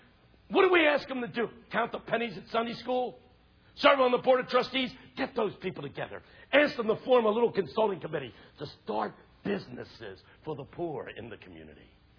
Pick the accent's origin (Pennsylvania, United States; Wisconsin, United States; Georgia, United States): Pennsylvania, United States; Philadelphia; I'm from Philadelphia, and the poor people who live there, who are mostly people of color, Hispanic and black, there are no jobs for them.